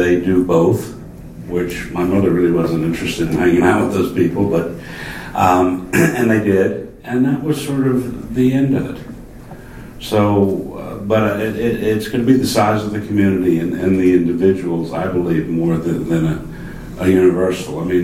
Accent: Beaufort, South Carolina, United States; also born or lived in Columbia; Growing up in Beaufort, growing up in Columbia is a different thing.

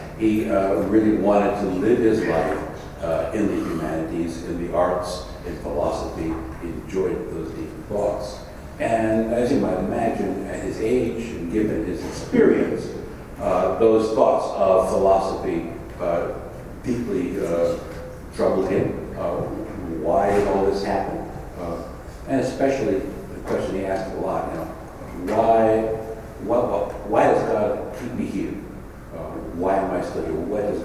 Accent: New Jersey, United States; You're from New York, I'm from North Jersey, and so when we get into it, the students are wondering what language we're speaking.

